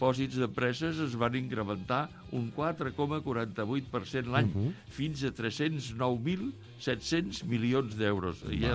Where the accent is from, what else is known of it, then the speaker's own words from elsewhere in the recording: Vinyols i els Arcs, Catalonia, Spain; born there; moved away as an adult; also born or lived in Reus / Barcelona / Navarre / Madrid; Jo vaig néixer a Vinyols i els Arcs. Però, doncs, vaig estudiar a Reus, el batxillerat i tot això. Després vaig venir a Barcelona i després ja la vida va continuar endavant.